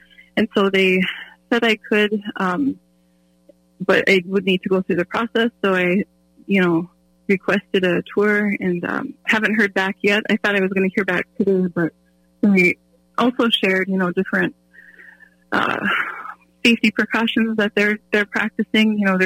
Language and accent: English; Mandaree, North Dakota, United States; now in Fargo, United States; here in South Fargo with my family, and there's six of us here within our household, but I'm originally from Mandaree, and that's on the western side of the state.